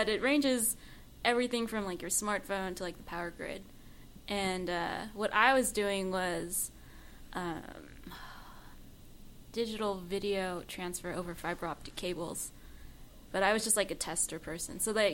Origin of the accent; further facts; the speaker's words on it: Sunnyvale, California, United States; Okay, I grew up in Sunnyvale, California, Silicon Valley, San Jose-ish for those.